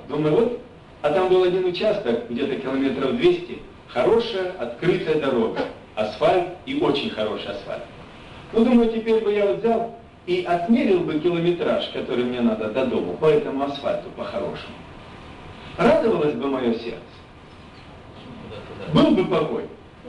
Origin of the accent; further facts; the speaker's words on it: Siberia, Russia; я вообще сам из Сибири, у нас зима в прошлый год не сильно суровая была, но все равно до 40 доходила.